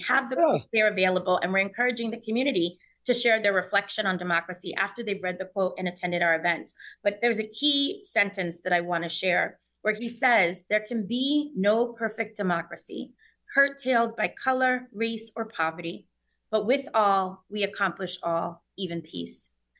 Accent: New York City, New York, United States; I grew up in Harlem, and he is one of the founders of the Harlem Renaissance.

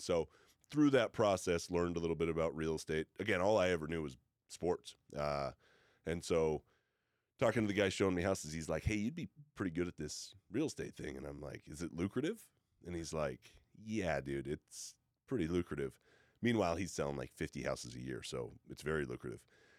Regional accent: Port Angeles, Washington, United States; born and raised in Port Angeles, Washington, which is a small town, literally the edge of the world.

